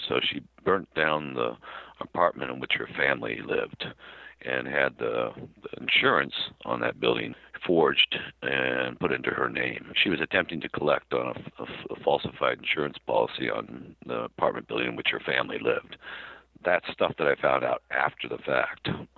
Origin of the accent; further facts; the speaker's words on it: San Jose, California, United States; born there; I was born in 1957 in San Jose, California.